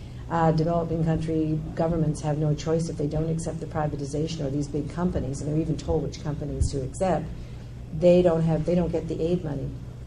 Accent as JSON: {"language": "English", "country": "Canada", "said": "I'm a Canadian"}